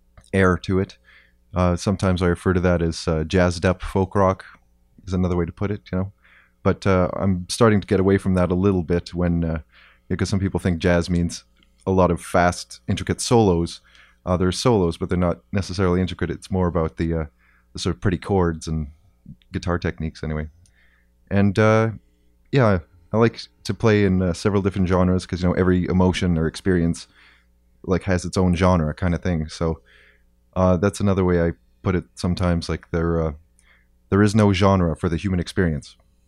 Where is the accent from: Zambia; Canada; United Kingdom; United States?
Canada; Timmins, Ontario; also born or lived in Sudbury; now in Hamilton, Canada; I grew up in Timmins, Ontario, South Porcupine, actually, which is like a small mining town just outside of Timmins. And then spent the better part, and I do mean the better part of my 20s in Sudbury, and I still go back every season or so.